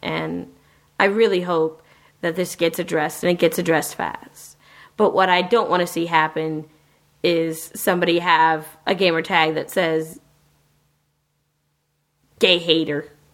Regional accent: Virginia, United States; Okay, in the same sentence where I say I'm a podcaster from Virginia, we've got a person that says I'm a lesbian.

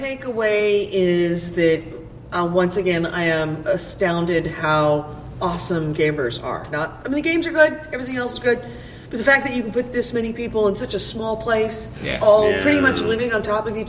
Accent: California, United States; but I'm from California.

